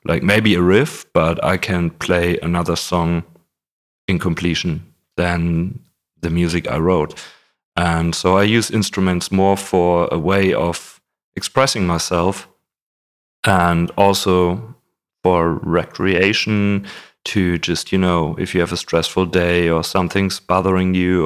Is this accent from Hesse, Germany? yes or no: no; Augsburg, Bavaria, Germany; now in Berlin, Germany; Oh, no. I'm from Augsburg, Bavaria.